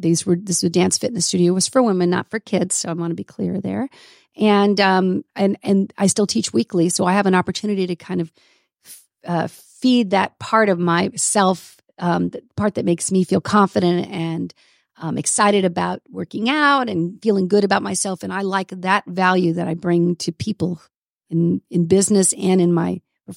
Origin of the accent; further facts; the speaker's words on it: Los Angeles, California, United States; I'm from Los Angeles originally.